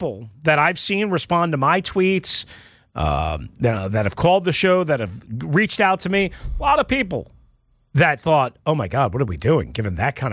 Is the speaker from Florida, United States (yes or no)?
no; Washington, District of Columbia, United States; By saying, I grew up in Northeast D.C., I'm a real Skins fan